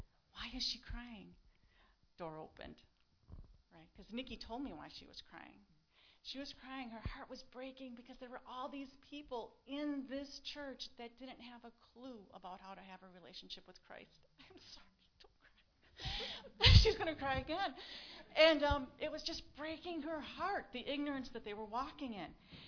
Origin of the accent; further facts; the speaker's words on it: United States; You try and explain to them that you're just a regular person, we're Americans